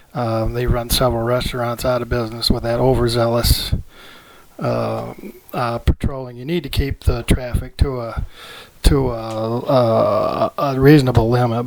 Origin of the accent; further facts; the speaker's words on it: Saginaw, Michigan, United States; born there; now in Westwood, United States; I was born in Saginaw, Michigan in 1952. I live in Westwood right now.